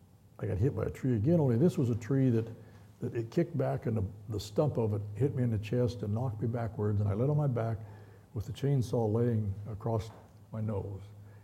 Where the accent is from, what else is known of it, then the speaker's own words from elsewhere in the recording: United States; born there; I'm a Christian. I was born in America.